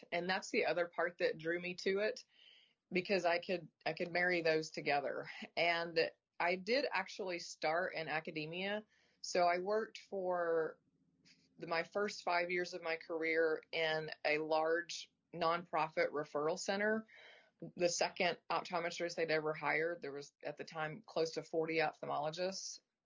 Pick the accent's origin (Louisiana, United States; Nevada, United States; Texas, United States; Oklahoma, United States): Oklahoma, United States; Leedy; So I grew up in a really small town in western Oklahoma. The name of the town is Leedy, and when I say small, I mean small.